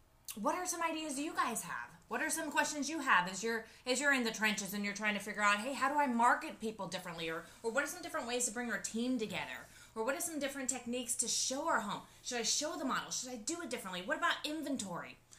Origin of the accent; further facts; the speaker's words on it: California, United States; born there; Well, I was born in California, so I'm one of the original California girls.